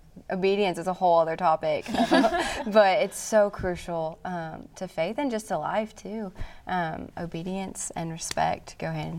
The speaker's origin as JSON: {"language": "English", "town": "Nashville", "region": "Tennessee", "country": "United States", "said": "I'm from Nashville, and I'm also 20."}